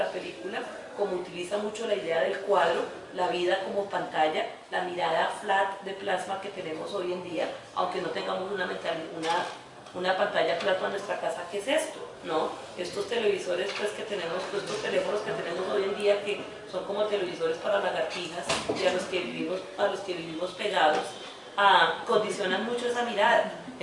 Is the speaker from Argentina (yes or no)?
no; Colombia; es la manera como los colombianos hemos experimentado el conflicto, en gran medida el ruido del conflicto en los últimos 20 años